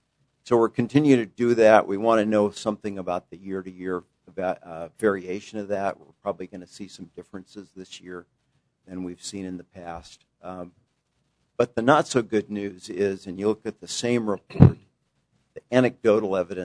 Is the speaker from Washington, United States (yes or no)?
yes; East Wenatchee, Washington, United States; Yeah, actually, I grew up in East Wenatchee.